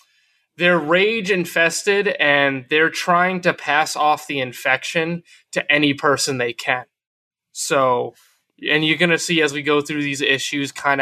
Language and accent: English; Massachusetts, United States; So we actually went there because we're from the Northeast. We're from Massachusetts.